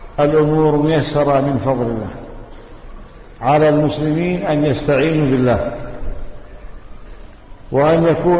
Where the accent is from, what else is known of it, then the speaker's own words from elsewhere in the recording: Yemen; عندنا في اليمن من فضل الله